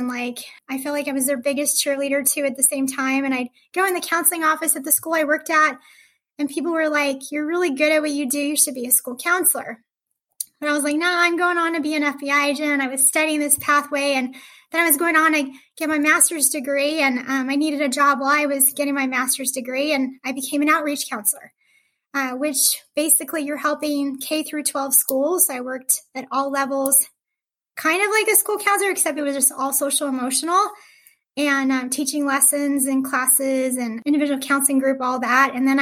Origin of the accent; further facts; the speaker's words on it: El Paso, Texas, United States; moved away as an adult; So I originally am from El Paso, Texas, which is a border town near Ciudad Juarez. And I loved growing up in El Paso because it was a wonderful border town.